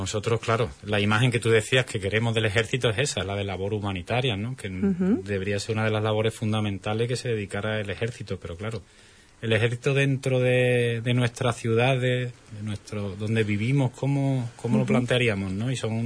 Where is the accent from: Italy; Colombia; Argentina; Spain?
Spain; Andalusia; Bueno, somos andaluces